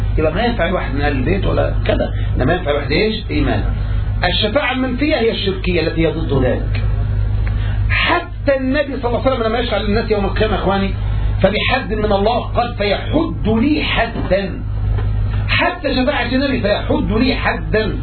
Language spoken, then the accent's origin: Arabic; Egypt; احنا مصريين، احنا أولى بهذا.